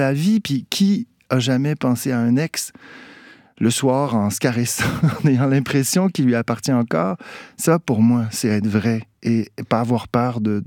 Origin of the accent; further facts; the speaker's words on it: Canada; en tant que Canadien, un pays où on a des programmes sociaux, où on est quand même de nature et historiquement très accueillant